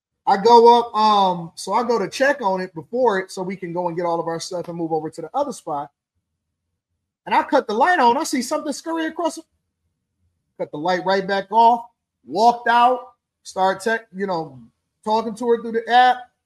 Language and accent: English; Midwest, United States; I ain't even from the north. I'm gonna say the Midwest. I'm from the Midwest